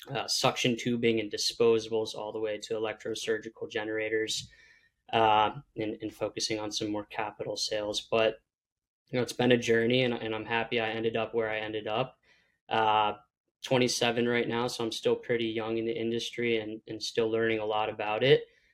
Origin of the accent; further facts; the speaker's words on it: Syracuse, New York, United States; I'm from Syracuse, New York, son of a cardiovascular surgeon.